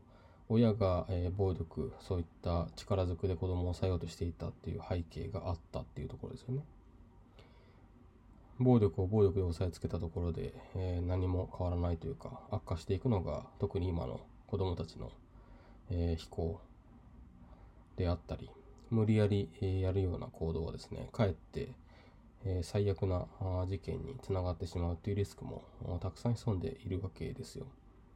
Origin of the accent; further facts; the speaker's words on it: Yamanashi, Japan; 私の地元の山梨